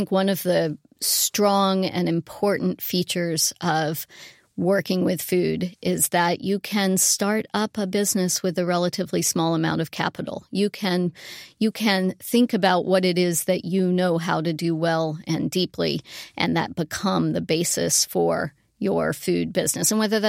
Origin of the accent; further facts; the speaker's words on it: North Carolina, United States; I come from Western North Carolina, so I come from a part of Appalachia that is has been agriculture-based, has been racially and ethnically diverse for a long time.